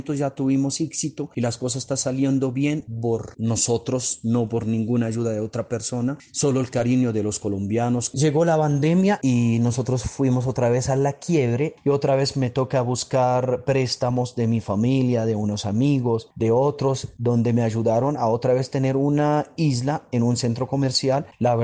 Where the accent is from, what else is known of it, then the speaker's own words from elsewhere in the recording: Syria; Spanish is a second language; moved away as an adult; Yo creo que en Siria va a tener la luz, porque allá voy a tener mucho apoyo del gobierno